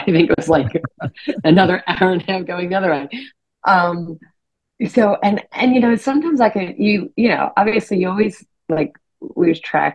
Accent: Philadelphia, Pennsylvania, United States; we lived in an urban environment where we were right outside of Philly. I was born in Philadelphia. So I'd always lived in that hustle and bustle.

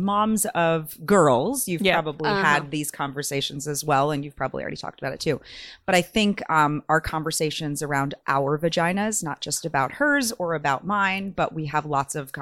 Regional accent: Connecticut, United States; You know, we grew up in Connecticut, not in LA, so I think we got sort of a, you know, more normal childhood, more normal upbringing.

